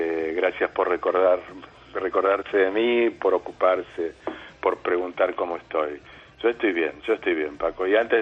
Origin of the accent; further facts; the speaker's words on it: Argentina; now in Israel; vivo acá, trabajo acá, tengo a mis amigos, tengo a mi pareja, y estábamos juntos haciendo un paseo por Argentina, de donde soy yo, por Uruguay, de donde es ella